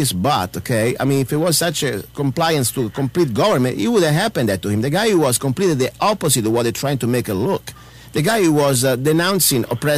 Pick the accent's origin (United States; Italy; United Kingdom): Italy; I was born in Italy and grew up in Italy